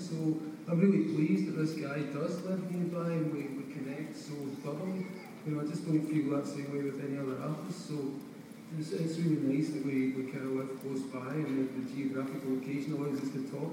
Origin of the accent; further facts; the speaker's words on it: Scotland, United Kingdom; It kind of is because we're both Scottish.